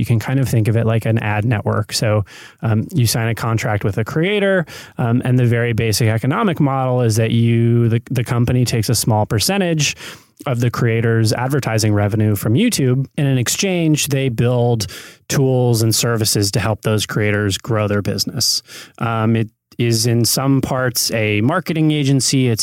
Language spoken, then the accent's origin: English; Michigan, United States; also born or lived in New York; now in Los Angeles, United States; Growing up in Michigan and then spending some years in New York, I was ready for the sunshine. So I came out here to Los Angeles on a job and apartment hunt